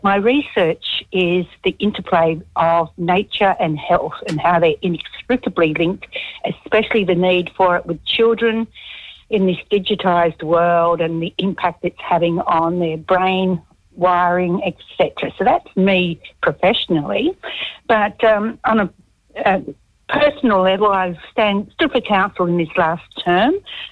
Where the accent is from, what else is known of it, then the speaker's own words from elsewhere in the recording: Port Kembla, New South Wales, Australia; I grew up in Port Kembla, so low socioeconomic with high migrant population.